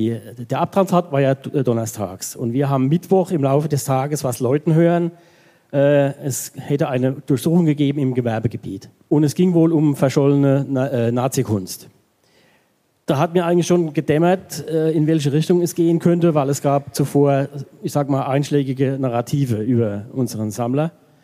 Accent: Hausen, Rhineland-Palatinate, Germany; ich bin aufgewachsen in Hausen, wenn ich aus der Haustür getreten bin, hatte ich den Limburg-Turm vor Augen.

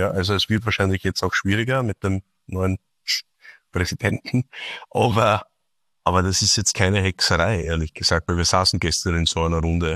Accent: Austria; now in Germany; Nein, ich bin Österreicher, ich trage Österreich in meinem Herz

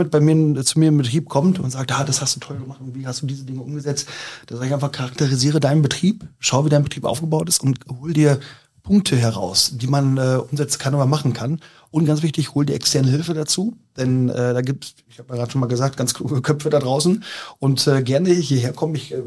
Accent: Bentheim, Lower Saxony, Germany; ursprünglich komme ich aus Bentheim. Bentheim ist etwa 30 Kilometer von hier entfernt.

